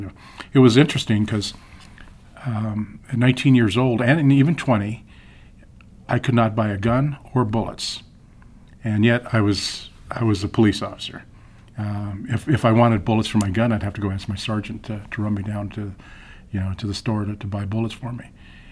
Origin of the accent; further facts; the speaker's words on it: Flagstaff, Arizona, United States; also born or lived in Tucson; I was born and raised in Flagstaff, and I wanted to go to the big city. And I was hired, went through the academy, and they sent me to Tucson